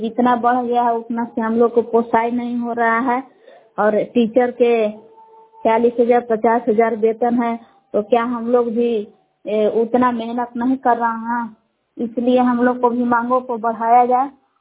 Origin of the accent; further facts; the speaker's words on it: Belaon, Bihar, India; ग्राम बेलाव जिला कैमूर बघुआ का निवासी हूँ।